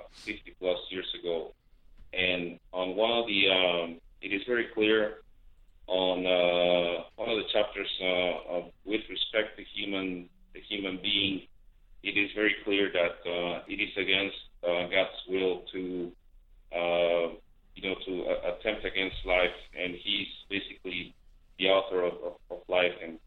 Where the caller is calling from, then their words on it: Mexico; English is a second language; You're going to have to forgive my English, as I'm calling from Mexico.